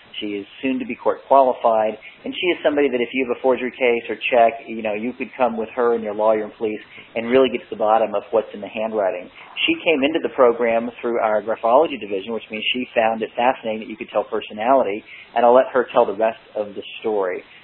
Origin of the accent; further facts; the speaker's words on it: the South, United States; I actually am from the South, too, and I intentionally got rid of my accent